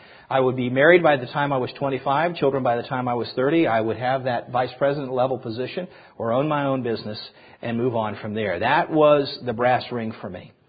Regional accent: Midwest, United States; But growing up in the Midwest, really, the Northeast was the last place I ever thought that I would move to.

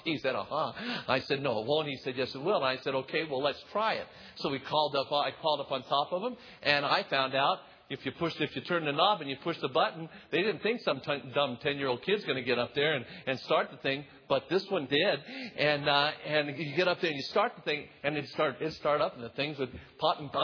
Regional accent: North Las Vegas, Nevada, United States; And when I was growing up, I grew up in North Las Vegas, and it was right behind where the old City Hall is still today.

